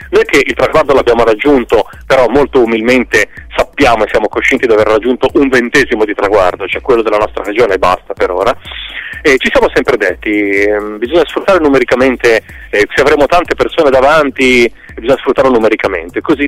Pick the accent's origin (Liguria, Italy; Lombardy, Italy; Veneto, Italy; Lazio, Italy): Liguria, Italy; Genoa; figurati, siamo genovesi, figurati se gli diamo i soldi, non esiste.